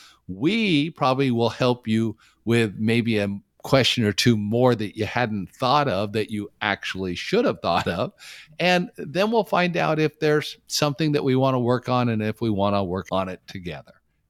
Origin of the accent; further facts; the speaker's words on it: California, United States; I grew up in the Bay Area, love the Giants